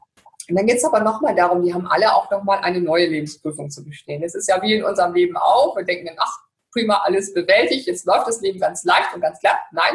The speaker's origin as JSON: {"language": "German", "region": "Northern Germany", "country": "Germany", "said": "ich bin Norddeutsche"}